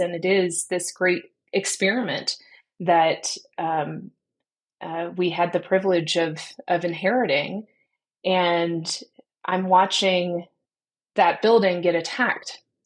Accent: Dallas, Texas, United States; I grew up in North Dallas. I grew up in the evangelical community

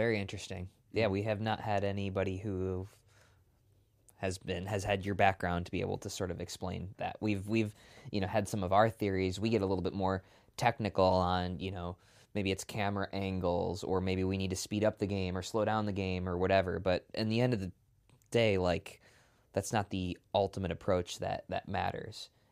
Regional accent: Milwaukee, Wisconsin, United States; Like born and raised in Milwaukee, and you're Michigan.

